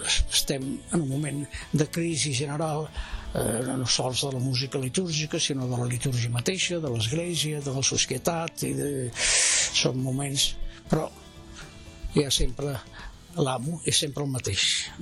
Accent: Sant Martí Sesgueioles, Catalonia, Spain; en el meu poble, poble petit, Sant Martí Sesgueioles

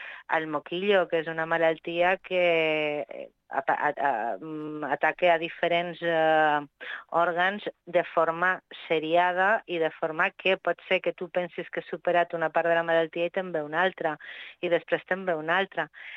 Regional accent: Zaragoza, Aragon, Spain; Jo sóc de Saragossa, sí.

